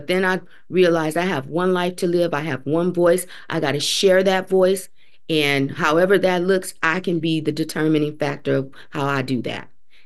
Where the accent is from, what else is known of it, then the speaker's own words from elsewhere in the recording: Flint, Michigan, United States; She's a Midwest girl, just like me. I grew up in Flint, Michigan.